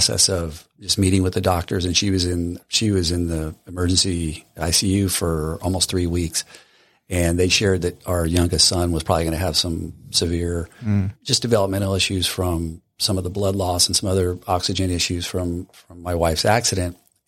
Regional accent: California, United States; moved away as an adult; So we're both transplants from Southern California.

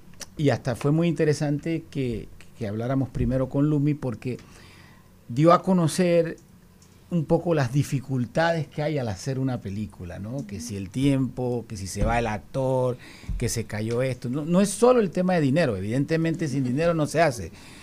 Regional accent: Panama; como panameños tenemos el honor de firmarlo con República Dominicana

